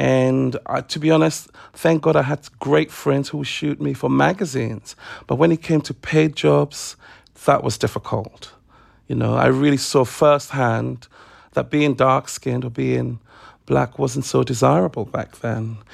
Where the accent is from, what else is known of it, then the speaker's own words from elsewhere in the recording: Ghana; now in London, United Kingdom; I remember we moved over from Ghana to London. And in Ghana, you know, everybody was black. It was a black country. And I came to England and realized that I was a minority